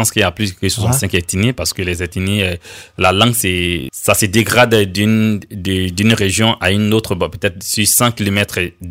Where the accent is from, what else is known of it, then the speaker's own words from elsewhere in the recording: Odienné, Denguélé, Côte d’Ivoire; Et moi, je suis d'Odjéné, dans le nord de la Côte d'Ivoire, trop loin du Mali.